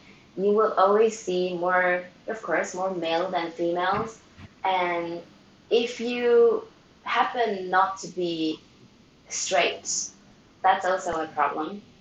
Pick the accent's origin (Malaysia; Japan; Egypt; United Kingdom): Malaysia; now in Sweden; I'm not Swedish. I came from Malaysia, moved to Sweden for 21 years ago. I actually live in Sweden more than the years I live in Malaysia.